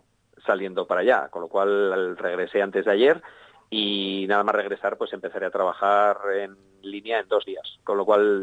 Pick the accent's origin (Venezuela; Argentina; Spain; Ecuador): Spain; de lo que somos capaces los españoles. Entonces, sí, totalmente orgulloso de formar parte de la marca España.